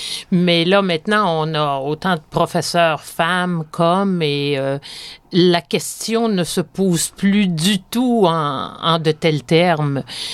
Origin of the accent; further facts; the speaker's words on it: Montreal, Quebec, Canada; also born or lived in Rimouski; Je suis née à Rimouski. On a vécu, après ça, je suis partie à l'âge d'un an. On a vécu 5 ans à Québec. Et après ça, j'ai grandi à Montréal. Et mon mari et moi, on s'est fréquentés à Montréal.